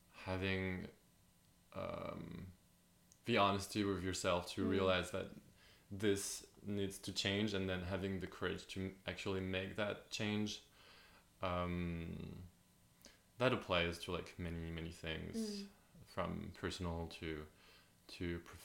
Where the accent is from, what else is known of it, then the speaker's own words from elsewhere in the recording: Clermont-Ferrand, Auvergne-Rhône-Alpes, France; and then I grew up in Clermont-Ferrand, and my parents lived in the countryside, like 30 minutes away from that small town.